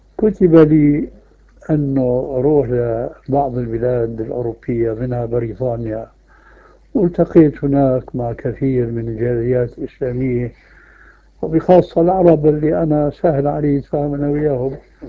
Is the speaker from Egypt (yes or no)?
no; Syria; عندنا في سوريا